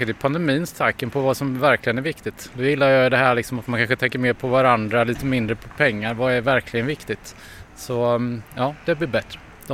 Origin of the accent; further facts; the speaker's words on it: Östergötland, Sweden; now in Malmö, Sweden; jag är östgöte, jag har flyttat hit.